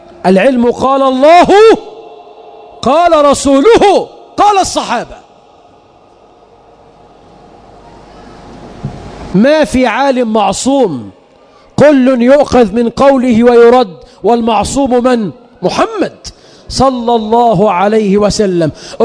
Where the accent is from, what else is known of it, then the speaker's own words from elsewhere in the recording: Egypt; بلدنا مصر